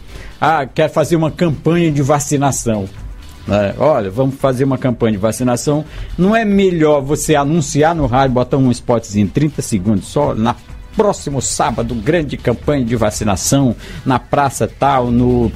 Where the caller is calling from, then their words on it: Colinas, Maranhão, Brazil; Lá no povoado Panelas, município de Colinas, Maranhão.